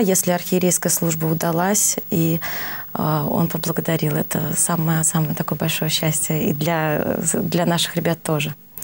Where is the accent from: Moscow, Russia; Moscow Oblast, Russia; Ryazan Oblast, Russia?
Ryazan Oblast, Russia; Вообще, я родом из Рязанской области.